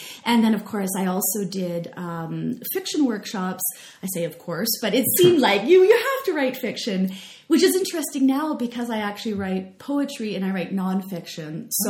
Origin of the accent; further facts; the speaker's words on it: Victoria, British Columbia, Canada; And so I had the really good fortune of growing up in Victoria, BC, and the school I was going to is University of Victoria